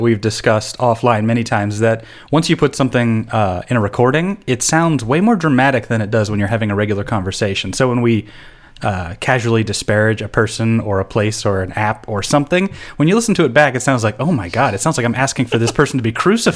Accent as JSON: {"language": "English", "town": "Phoenix", "region": "Arizona", "country": "United States", "tie": "born or raised there", "said": "I grew up in Phoenix, which is basically to say I grew up around nobody in the middle of dirt."}